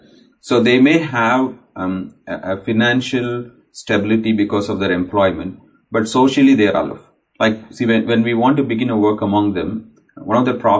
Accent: India; Because being an Indian, when I go out of my state, I'm not able to connect with other people because I don't know Hindi.

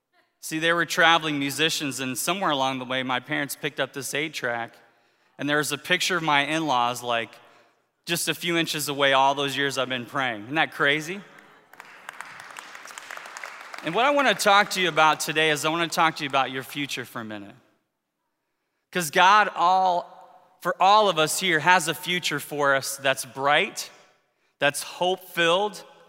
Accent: Indiana, United States; I grew up in the Hoosier State. Never dreamed I'd be up here in Michigan for the majority of my life now, hard to believe.

